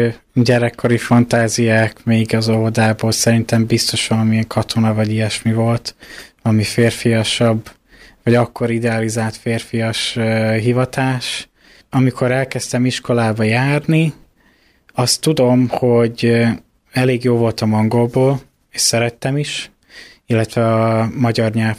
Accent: Kiskunhalas, Bács-Kiskun, Hungary; Hát én Halason születtem, ugye 1995-ben. Szüleim nem halasiak, de én végig is itt voltam, és szeretem is Kiskunhalast.

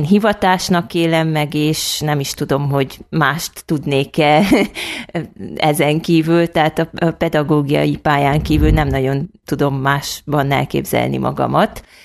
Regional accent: Székely Land, Romania; moved away as an adult; now in Kiskunhalas, Hungary; vagyok itt Kiskunhalason, ideiglenesen most már 13. éve. Ugye én egyetem után egy évet tanítottam otthon Székelyföldön

